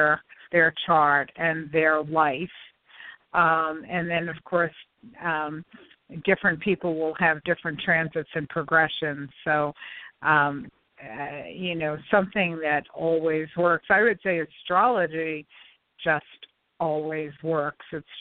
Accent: Brooklyn, New York, United States; So Brooklyn, New York, where we're both from.

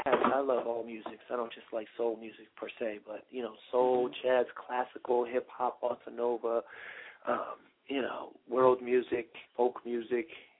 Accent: Philadelphia, Pennsylvania, United States; Well, you know, I came up in Philadelphia, Germantown, G-Town. But, you know, we moved to Mount Airy when I was a little bit older.

